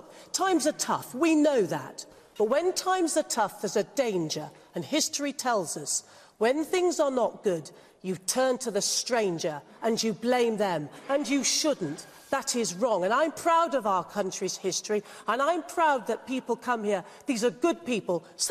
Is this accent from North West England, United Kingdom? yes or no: no; East Midlands, United Kingdom; I'm from Nottinghamshire